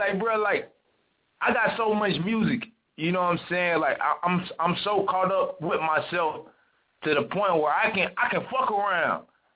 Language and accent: English; Montego Bay, Saint James Parish, Jamaica; but I'm originally from Montego Bay, you see me?